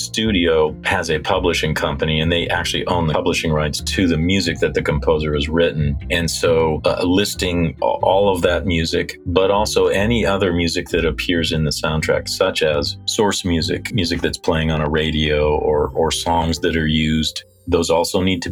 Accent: Midwest, United States; as far back as, you know, marching bands growing up in the Midwest

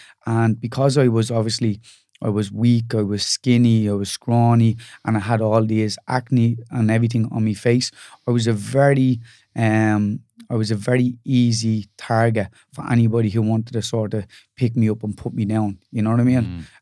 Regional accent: Dublin, Leinster, Ireland; born there; So I'm born in Fatima Mansions, which is basically in our city, Dublin.

